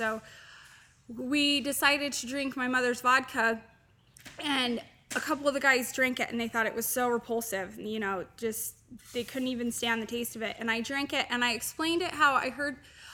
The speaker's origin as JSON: {"language": "English", "region": "Utah", "country": "United States", "said": "Let me tell you a little bit about myself. I am from Utah."}